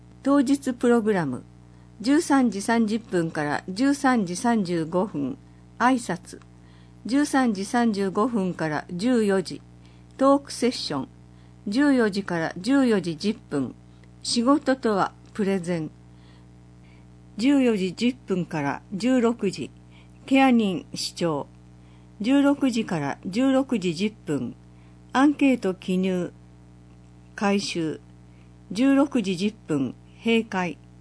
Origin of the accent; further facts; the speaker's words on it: Urasoe, Okinawa, Japan; 生まれも育ちも浦添市の私ですが、知らないことや場所が多くあることに気づかされました。